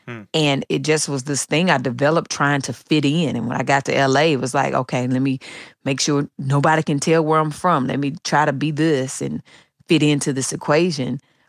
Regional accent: the South, United States; when I was little, growing up in the South, you know, my mom and my granny and my aunts, they were all really great cooks.

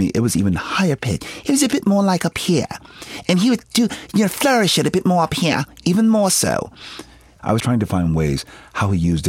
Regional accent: Philadelphia, Pennsylvania, United States; I'm from Philadelphia. We don't sound like that.

